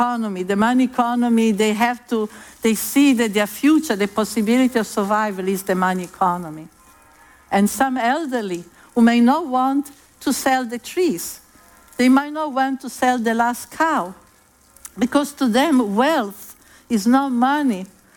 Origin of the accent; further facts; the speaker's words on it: Italy; I come from Italy and we have so many songs